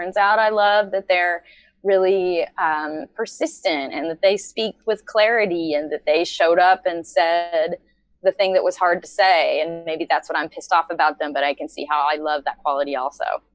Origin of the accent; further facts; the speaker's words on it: the South, United States; I come from the South and it's very polite.